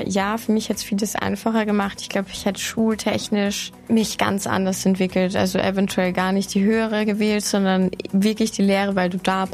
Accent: Vienna, Austria; born there; ich wohne in der Stadt, ich bin in Wien geboren, ich wohne in einer Stadt

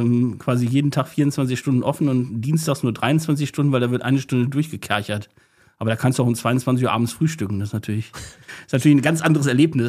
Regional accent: Berlin, Germany; da kann ich als Berliner Kursstudent dir ein Lied von singen

